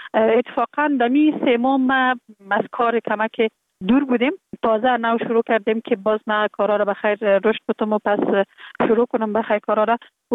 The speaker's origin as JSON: {"language": "Persian", "region": "Kabul", "country": "Afghanistan", "tie": "born there"}